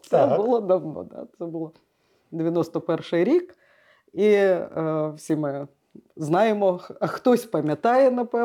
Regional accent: Chișinău, Moldova; now in Lviv, Ukraine; Я взагалі виросла в Кишиньові. І потім, коли ми переїхали до Львова

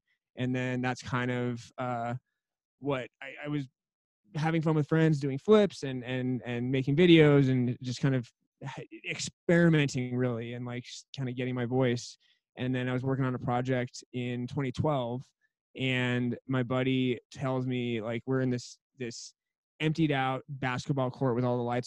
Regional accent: La Jolla, California, United States; And yeah, so like I grew up in La Jolla, California for the first 12 years. And yeah, we were in a little redwood forest cabin.

